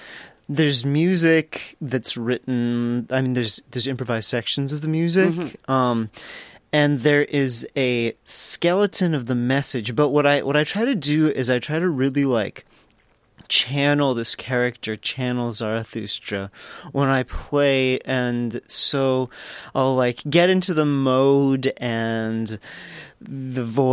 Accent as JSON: {"language": "English", "town": "Durango", "region": "Colorado", "country": "United States", "tie": "born or raised there", "said": "I grew up, when I was a small child, I grew up in Durango, Colorado, which is out by Four Corners."}